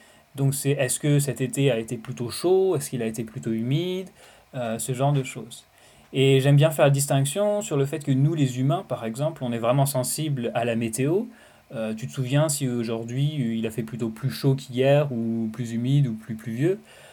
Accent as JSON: {"language": "French", "region": "Île-de-France", "country": "France", "tie": "born there", "also_born_or_lived": "Barcelona / England", "moved": "as an adult", "said": "Je suis né en région parisienne, dans le sud-ouest, à côté de Meulan. C'est pas passionnant, c'est la banlieue. Je me sens pas vraiment d'un endroit particulier en France."}